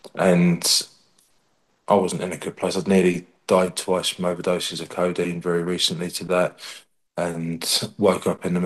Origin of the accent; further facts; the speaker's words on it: London, United Kingdom; moved away as an adult; now in Orkney, United Kingdom; So originally born in West London, near Twickenham. I was there until I was in my 30s